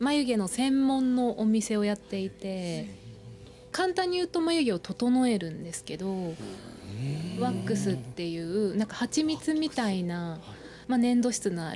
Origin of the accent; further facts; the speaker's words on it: Kanazawa, Ishikawa, Japan; moved away as an adult; now in Tokyo, Japan; 出身は金沢です、石川県の。